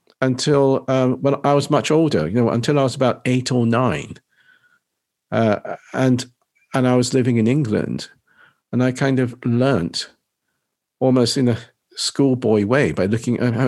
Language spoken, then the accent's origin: English; Nagasaki, Japan; the fact that I came from Nagasaki, doesn't kind of loom over me